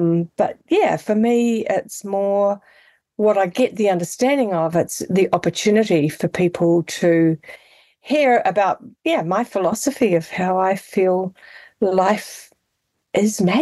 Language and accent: English; Whakatane, Bay of Plenty, New Zealand; born there; I was born in Whakatane.